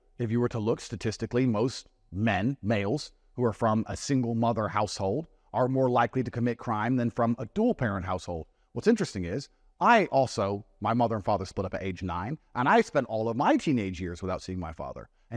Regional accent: Luton, East of England, United Kingdom; I grew up in Luton, I grew up in a council estate, single mother household.

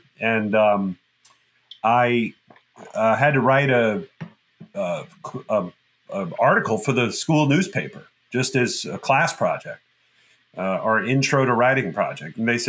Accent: Texas, United States; I grew up in Texas. My parents were not from Texas. My dad was an executive with IBM, kind of moved around a lot, and landed in Texas shortly before I was born, and kind of put down roots there and never left, you know.

